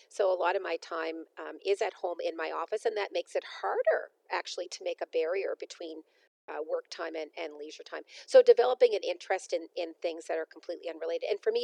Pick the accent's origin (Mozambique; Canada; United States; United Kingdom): Canada; being a Canadian practitioner